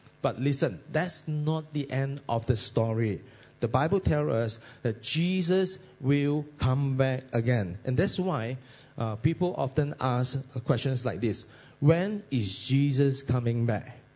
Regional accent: Sandakan, Sabah, Malaysia; first language Cantonese; English is a second language; I'm a Cantonese guy, okay? I'm from Sandakan, a little, they call it a little Hong Kong, okay? A small town in Sabah.

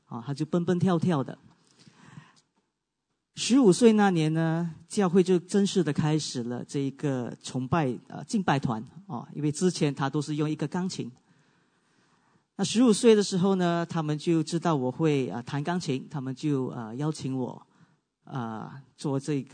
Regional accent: Guangdong, China; accent: Cantonese; 我们广东话是这么说。

